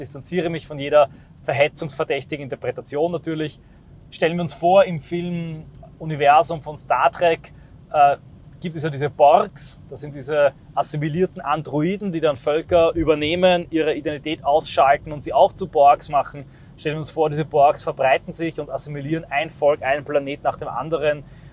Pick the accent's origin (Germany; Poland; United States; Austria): Austria; wenn ich mir als Österreicher diesen Wahnsinn gefallen lasse.